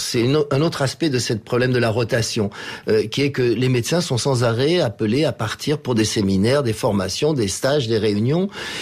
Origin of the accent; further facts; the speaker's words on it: Niger; donc par exemple chez nous au Niger, on n'a pas de structure qui récupère vraiment ces perdus de vue.